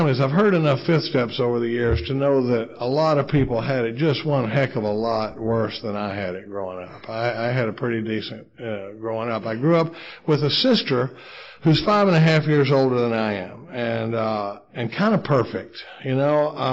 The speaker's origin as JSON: {"language": "English", "town": "Dallas", "region": "Texas", "country": "United States", "tie": "born or raised there", "lives_now": "Austin, United States", "said": "I grew up in Dallas, Texas. We live in Austin, Texas now."}